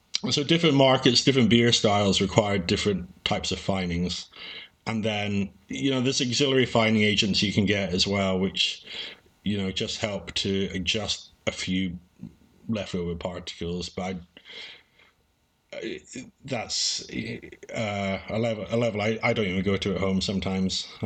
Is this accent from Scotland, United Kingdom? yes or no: yes; Scotland, United Kingdom; And I'm a Scotsman, so I'm thrifty.